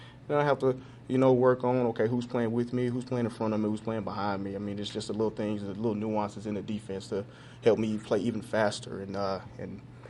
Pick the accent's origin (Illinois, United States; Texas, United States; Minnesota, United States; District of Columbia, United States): Texas, United States; Waco; So, and then I'm from Waco.